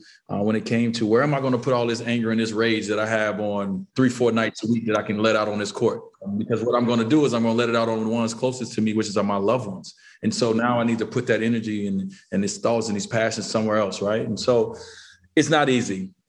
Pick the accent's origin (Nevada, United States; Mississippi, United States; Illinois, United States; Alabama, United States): Illinois, United States; Chicago; I grew up there on the South Side of Chicago, you know, just a young kid who, you know, loved his mother.